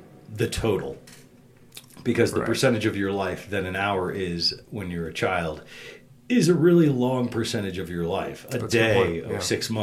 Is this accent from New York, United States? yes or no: yes; New York City, New York, United States; also born or lived in Maryland; I'm originally from New York City, once upon a time, is where I started out. And then went to school in Western Maryland, Frostburg State University